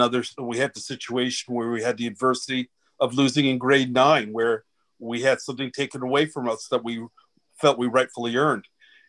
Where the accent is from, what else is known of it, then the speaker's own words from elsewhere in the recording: Canada; and I'm Black Canadian, raised by West Indian parents, but fortunate enough to have gone through the cycle of immigrant parents.